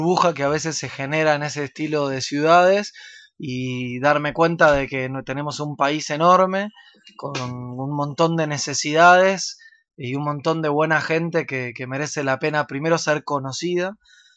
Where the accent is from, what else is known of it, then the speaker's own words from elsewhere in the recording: Buenos Aires, Argentina; Soy de Buenos Aires, de capital. Me crié toda la vida ahí como un porteño más, por así decir